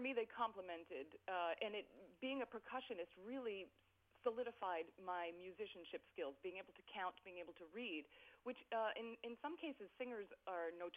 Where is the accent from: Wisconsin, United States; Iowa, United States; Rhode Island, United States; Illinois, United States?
Rhode Island, United States; I come from Rhode Island.